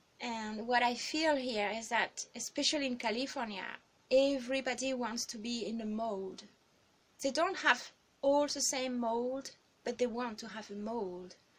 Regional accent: France; English is a second language; I come from France, and food is our culture.

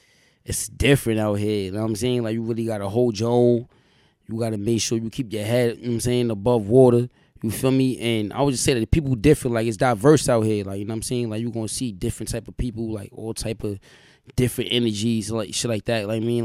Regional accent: New York, United States; Like, I came up from Slow Bomb and all that, like, you know what I mean? Salute to 1-8, Slow Bomb, you feel me? Home of … all that, like, you feel me? But I grew up out there and all

